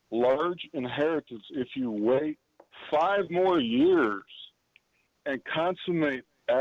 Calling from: Texas, United States

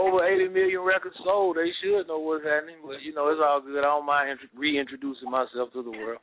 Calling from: Atlanta, Georgia, United States; I'm in front of Stankonia Studios. I'm in Atlanta. I'm at work.

